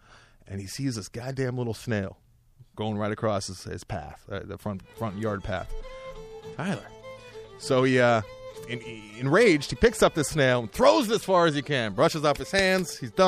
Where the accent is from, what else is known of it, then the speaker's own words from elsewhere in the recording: Ireland; Maybe because I drink at an Irish bar. Maybe because I'm Irish.